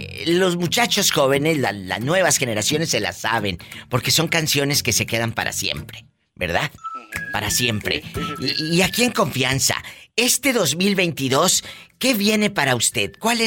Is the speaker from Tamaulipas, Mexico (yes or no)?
yes; Tamaulipas, Mexico; Sí, pero yo soy de Tamaulipas, acuérdate.